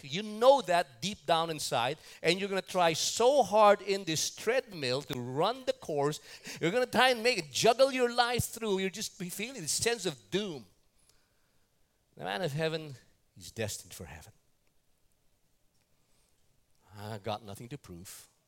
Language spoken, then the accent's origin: English; New York, United States; I'm seeing Tim and Tina here, we're from New York